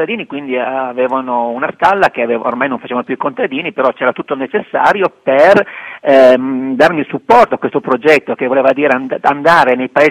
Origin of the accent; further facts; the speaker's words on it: Cuceglio, Piedmont, Italy; moved away as an adult; Ma io sono di Canavesano, di Cuceglio Canavese, sono figlio di contadini, e a 19 anni me ne sono andato